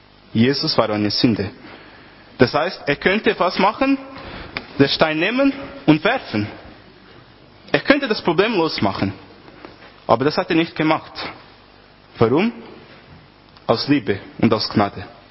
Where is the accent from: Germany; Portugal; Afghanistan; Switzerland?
Portugal; German is a second language; Und bei uns in Portugal, also ich komme aus Portugal, wie auch alle wissen, dort gibt es sehr, sehr große Wellen.